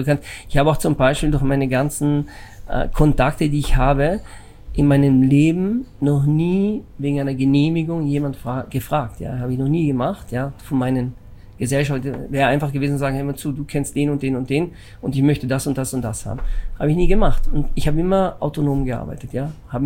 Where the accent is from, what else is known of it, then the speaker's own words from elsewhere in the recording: Italy; German is a second language; moved away as an adult; now in Germany; Nach ungefähr, glaube ich, 30 Jahren, wo ich hier bin, habe ich kein Wahlrecht. Aber durch den, dass ich eben italienischer Staatsbürger bi